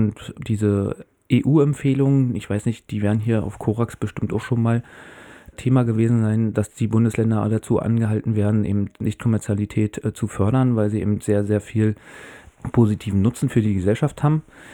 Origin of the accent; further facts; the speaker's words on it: Berlin, Germany; da haben wir auch mitgeholfen als Berliner, dass da in Potsdam wieder was entsteht